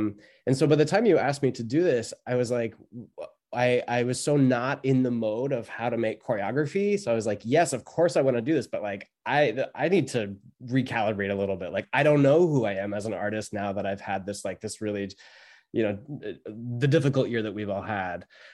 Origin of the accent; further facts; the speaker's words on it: Glenburn, Maine, United States; I'm a Mainer. I'm from Glenburn, up outside of Bangor.